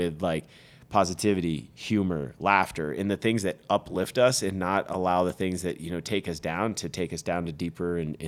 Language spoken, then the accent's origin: English; Vermont, United States; You know, I'm originally from Vermont, and so ways to get me tied back into Vermont are super important to me.